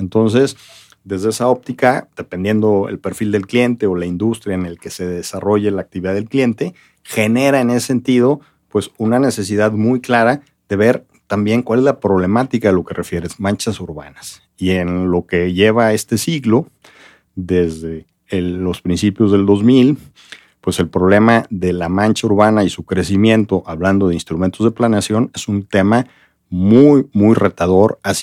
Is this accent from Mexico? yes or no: yes; Mexico; como mexicanos